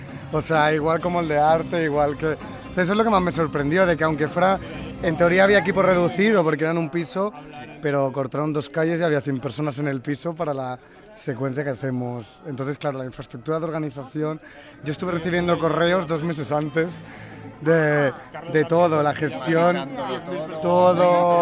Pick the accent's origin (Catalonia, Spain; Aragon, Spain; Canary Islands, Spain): Catalonia, Spain; now in Madrid, Spain; Sí, yo soy catalán, bueno, vivo aquí en Madrid